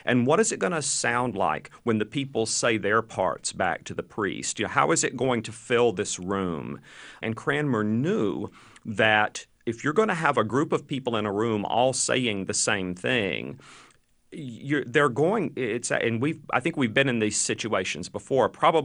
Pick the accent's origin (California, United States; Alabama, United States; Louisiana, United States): Alabama, United States; Birmingham; When I grew up in Birmingham, Alabama in the 1960s, when I was a kid there, I went to public schools